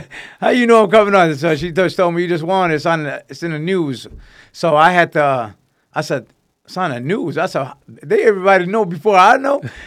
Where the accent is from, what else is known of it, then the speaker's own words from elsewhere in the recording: Michigan, United States; also born or lived in New York; me being from Michigan, all right, and I was born in New York, so I'm part of New York car, Michigan car, Muslim car